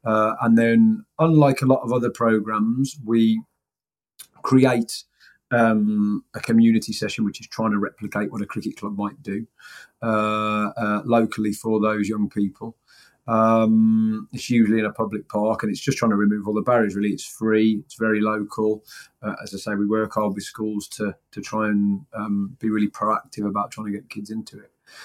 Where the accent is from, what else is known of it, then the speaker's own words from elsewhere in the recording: West Midlands, United Kingdom; I'm not from London originally. I'm from the West Midlands, which I guess has some similarity with London in it being a kind of urban, multicultural sort of area.